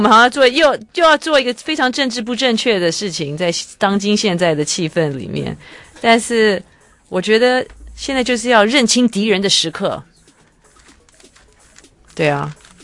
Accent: Taiwan; 我们台湾人都很聪明嘛

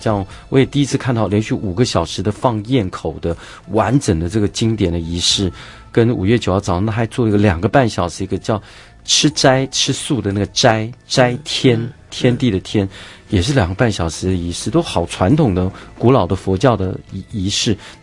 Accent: Taiwan; 我们台湾人多厚道，

